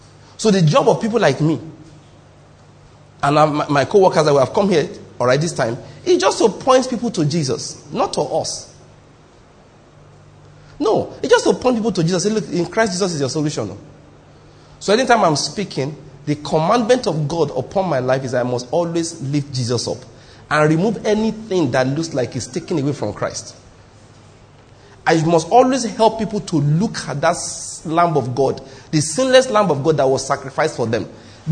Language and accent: English; Ondo, Nigeria; I was born in Ondo State, raised up there.